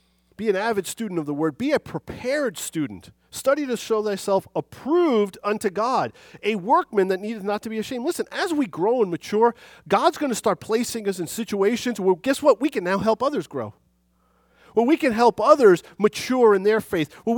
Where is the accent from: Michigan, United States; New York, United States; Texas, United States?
New York, United States; New York City; now in New Jersey, United States; growing up in New York City, you just don't see any of this. So when we moved to Jersey, I see these vines